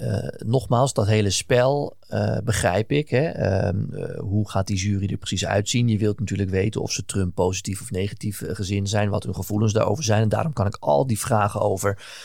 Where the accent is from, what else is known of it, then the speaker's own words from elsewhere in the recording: Netherlands; Dus ik was waarschijnlijk zelfs als Hollander. Hè, dat mag ik niet eens meedoen. Nee. Maar zelfs als Hollander was ik al niet.